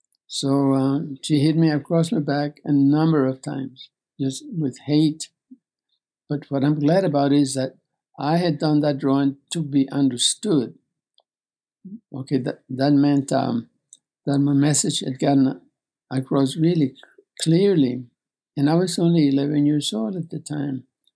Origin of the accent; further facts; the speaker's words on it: Beaver, Texas, United States; In my hometown of Beaver, Texas, we had a killer sheriff